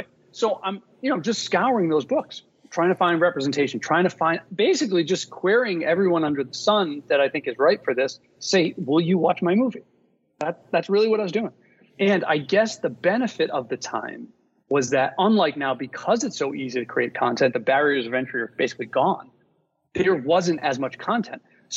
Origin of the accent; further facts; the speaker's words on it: Rhode Island, United States; I mean, I was a kid from Rhode Island, man. I didn't know anybody.